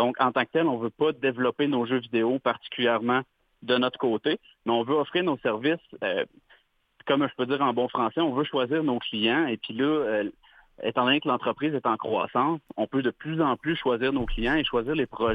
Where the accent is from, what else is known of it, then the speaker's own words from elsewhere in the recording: Îles de la Madeleine, Quebec, Canada; même si je suis Wendat, je suis pas originaire de Wendake en tant que tel. Moi, j'ai été élevé aux îles de la Madeleine par deux parents médecins. Donc, j'ai vécu loin de ma communauté pendant une bonne partie.